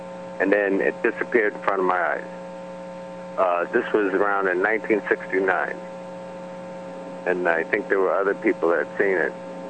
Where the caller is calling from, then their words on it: Long Island, New York, United States; I'm calling from Long Island, New York.